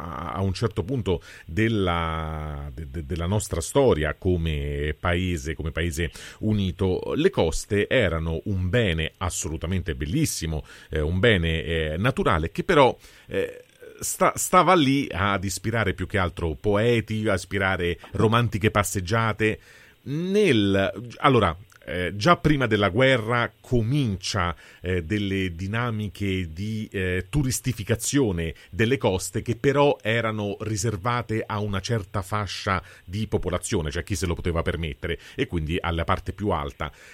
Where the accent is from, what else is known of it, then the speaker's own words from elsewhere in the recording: Rome, Lazio, Italy; io sono romano